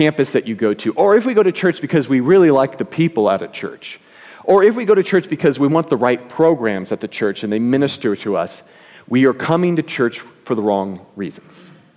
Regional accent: California, United States; Yes, I know. I am from California.

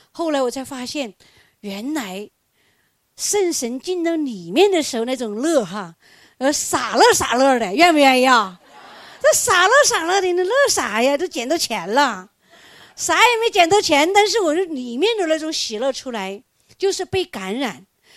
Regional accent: Chongqing, China; 我唱歌就是从重庆，我老家重庆的跑到东北，跑调

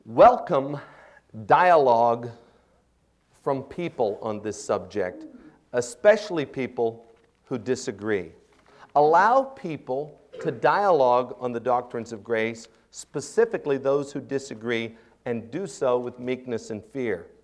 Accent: DuBois, Pennsylvania, United States; was raised in a small town in western Pennsylvania, in Dubois. It couldn't have been more Arminian. I was raised in the Christian Missionary Alliance Church there

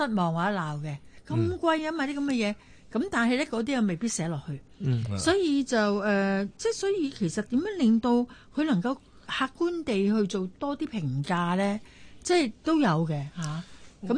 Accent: Hong Kong; 都一樣係我哋香港人眼中認為好普通

